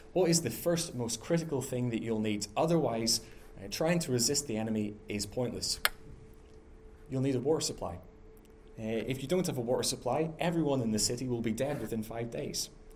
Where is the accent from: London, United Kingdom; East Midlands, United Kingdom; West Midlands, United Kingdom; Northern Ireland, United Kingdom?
Northern Ireland, United Kingdom; I grew up in Northern Ireland, and that was a fairly closeting experience for me.